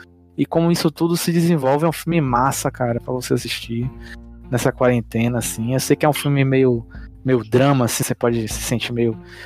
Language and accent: Portuguese; Conceição do Almeida, Bahia, Brazil; Pra mim, que sou natural de Conceição do Almeida, né?